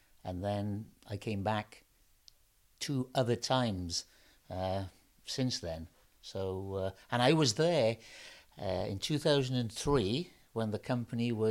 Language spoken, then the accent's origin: English; Abertillery, Wales, United Kingdom; born there; I was born in Abertillery, South Wales